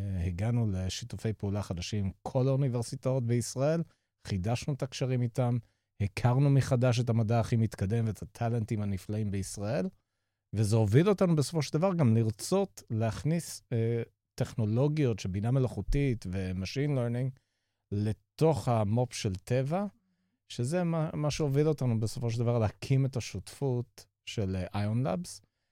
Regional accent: Jerusalem, Jerusalem District, Israel; גדלתי בירושלים, 6 שנים בצבא

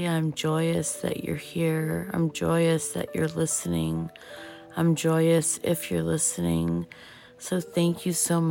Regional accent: United States; Palm is a Portuguese media platform and I'm Portuguese American

